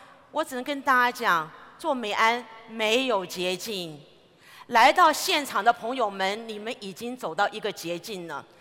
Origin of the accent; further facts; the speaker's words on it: Taiwan; 我是在台湾长大的嘛，在台湾来讲，我算是比普通人还差一点的人